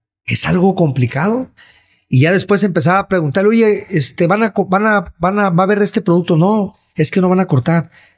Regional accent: Mexico; Nosotros, claro, orgullosamente como mexicanos

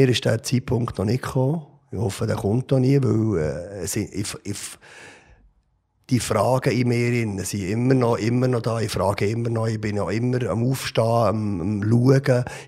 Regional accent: Switzerland; ich werde dort nicht als Schweizer wahrgenommen, ich werde dort als Musiker wahrgenommen.

